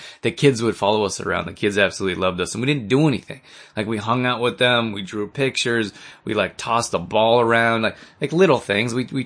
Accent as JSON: {"language": "English", "country": "United States", "said": "I'm from the U.S. as well, so I wanted to let people know that we are friendly here."}